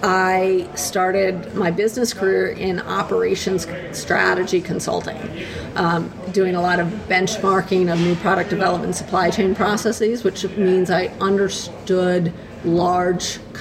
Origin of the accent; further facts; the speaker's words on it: Cambridge, Massachusetts, United States; I grew up in Cambridge, Massachusetts. People love to argue and, you know, really get into it.